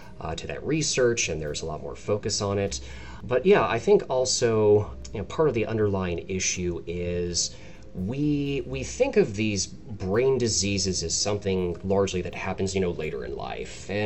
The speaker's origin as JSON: {"language": "English", "town": "Los Angeles", "region": "California", "country": "United States", "said": "so I'm from Los Angeles originally, where we have, you know, 7 lanes of traffic."}